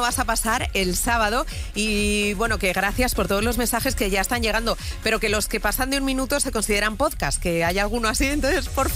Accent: Mainar, Aragon, Spain; en mi pueblo, en Mainar

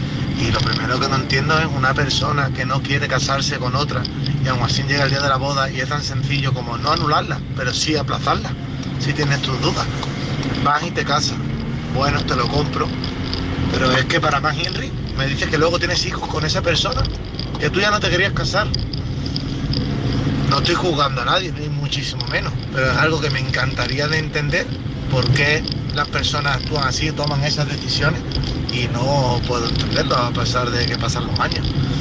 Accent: Málaga, Andalusia, Spain; de Málaga

